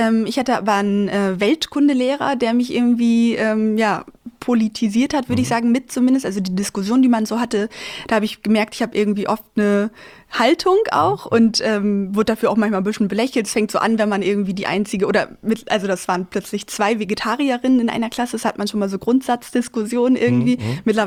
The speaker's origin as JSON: {"language": "German", "town": "Hockensbüll", "region": "Schleswig-Holstein", "country": "Germany", "tie": "born or raised there", "said": "Ich bin in Hockensbüll aufgewachsen, also in der Nähe von Husum."}